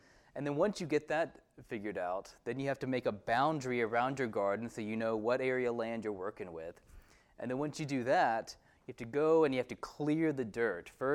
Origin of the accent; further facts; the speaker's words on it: Athens, Alabama, United States; also born or lived in Huntsville; now in Utah, United States; Bailey and I live in Utah, but I grew up here in North Alabama. My family lived in Huntsville for several years before we moved to Athens when I was about 10 years old.